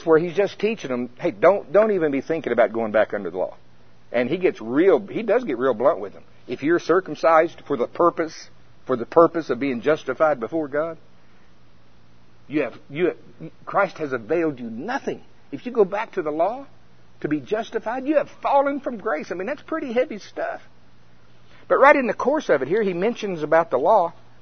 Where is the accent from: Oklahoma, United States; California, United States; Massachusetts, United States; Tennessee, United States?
Oklahoma, United States; I was born in the town where Oklahoma Baptist University is. That's my hometown.